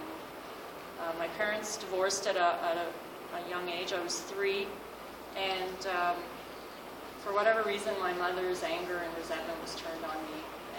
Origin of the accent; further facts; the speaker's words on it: Montreal, Quebec, Canada; born there; I was born in Montreal in December 64. So I recently turned 50